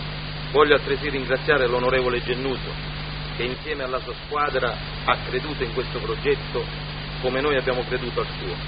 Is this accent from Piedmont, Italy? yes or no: no; Rosolini, Sicily, Italy; born there; Io sono nato a Rosolini, vivo a Rosolini, lavoro a Rosolini, ma maggiormente amo Rosolini.